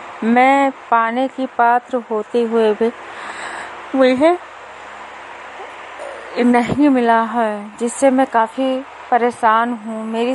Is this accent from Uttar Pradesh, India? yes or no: yes; Lakharampur, Uttar Pradesh, India; मेरा गांव लखारामपुर, ग्राम पंचायत लखारामपुर, न्याय पंचायत पटना में मेरी ये समस्या है।